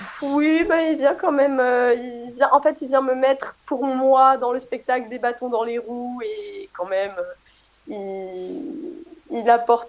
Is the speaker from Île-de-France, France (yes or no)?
no; Auvergne-Rhône-Alpes, France; Donc moi, je suis originaire de Savoie.